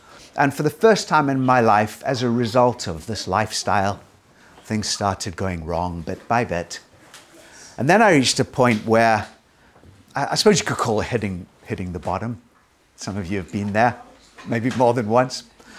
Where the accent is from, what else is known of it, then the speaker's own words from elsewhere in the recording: Durban, KwaZulu-Natal, South Africa; born there; moved away as an adult; I was born in Durban, South Africa, quite a long time ago. I lived the first 24 or 5 years of my life in South Africa. I wasn't brought up as a Christian. I was brought up in a fairly sheltered home, a fairly academic home.